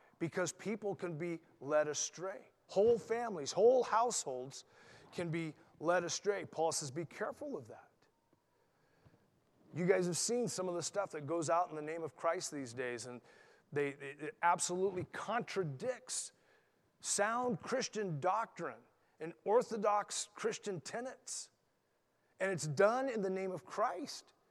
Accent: Ireland; Really? I'm an Irishman.

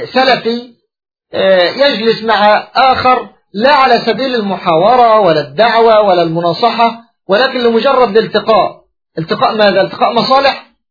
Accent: Egypt; والاتجاهات عندنا في مصر، فده اللي بيعمق مسألة الخلاف والتشرذم الذي نحن عليه في مصر هنا.

